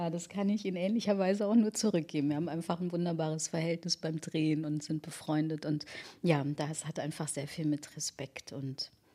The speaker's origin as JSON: {"language": "German", "town": "Remscheid", "region": "North Rhine-Westphalia", "country": "Germany", "tie": "born or raised there", "said": "Ich bin in Remscheid aufgewachsen, in Nordrhein-Westfalen, in Remscheid-Lennep eben zur Schule gegangen"}